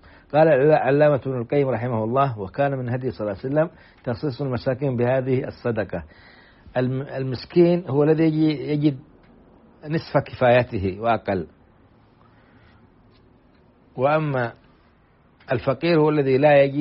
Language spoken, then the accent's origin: Arabic; Saudi Arabia; وأن يديم علينا على بلادنا السعودية أمنها وإيمانها وقيادتها